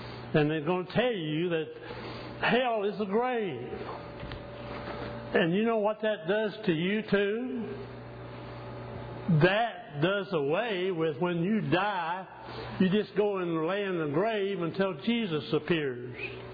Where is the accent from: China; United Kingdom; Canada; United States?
United Kingdom; England; I don't call it Hades because I'm an Englishman.